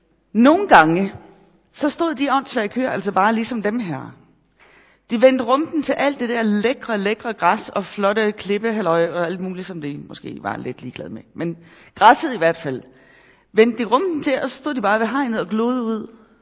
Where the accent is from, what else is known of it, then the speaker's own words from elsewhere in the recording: Capital Region of Denmark, Denmark; Jeg er født og opvokset på Bornholm